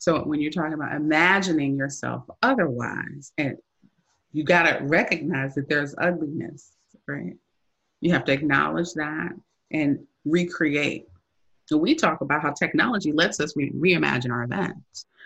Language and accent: English; Chicago, Illinois, United States; coming as a young woman growing up in Chicago, actually, and looking at, you know, the experiences that I've had.